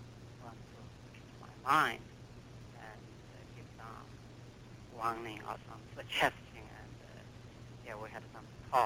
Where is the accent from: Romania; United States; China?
China; English is a second language; I'm from China. Visiting scholar at the University of Southern California.